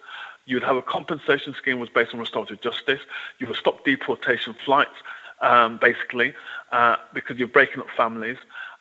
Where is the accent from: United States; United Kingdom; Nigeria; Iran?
United Kingdom; But yet, when it comes to black people, we still have to prove that we're British.